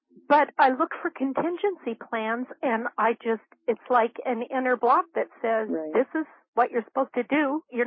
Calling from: California, United States; in California.

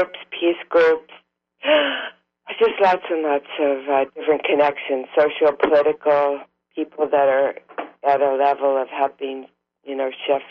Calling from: Oregon, United States

